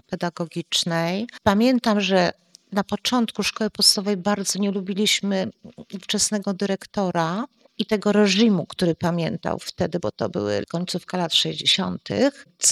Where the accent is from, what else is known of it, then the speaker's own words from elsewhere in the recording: Częstochowa, Silesian Voivodeship, Poland; born there; urodziłam się akurat pod Jasną Górą. Był tam swego czasu szpital ginekologiczny i tam przyszłam na świat.